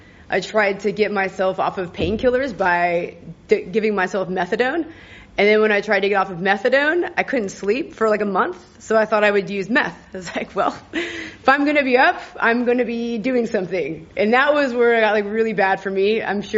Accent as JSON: {"language": "English", "town": "Sacramento", "region": "California", "country": "United States", "said": "I'm from Sacramento, California, in the United States."}